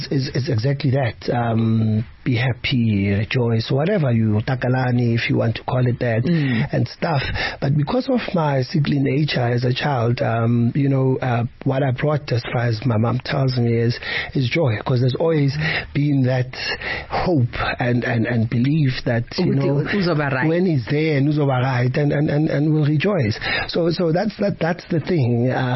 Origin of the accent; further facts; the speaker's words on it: Soweto, Gauteng, South Africa; And you know, I grew up in Soweto, born and bred there.